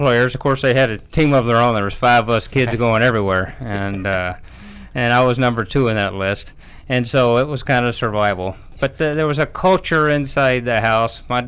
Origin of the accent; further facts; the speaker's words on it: Radcliff, Kentucky, United States; Yeah, I'm from a little city called Ratcliff, which is right beside Fort Knox.